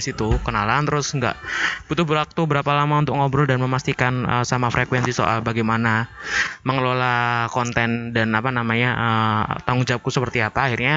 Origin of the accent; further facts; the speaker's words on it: Solo, Central Java, Indonesia; makanya aku ngomong kebanggaanku sebagai orang Solo di situ berlipat di kantor